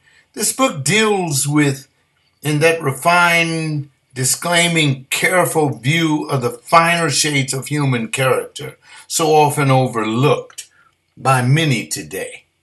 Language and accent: English; United States; I'm doing better than most people that live all over the globe, because I'm an American and I'm here.